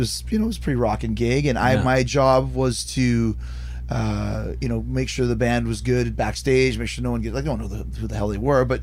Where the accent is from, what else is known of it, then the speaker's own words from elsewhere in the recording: Canada; We're so Canadian, right, here.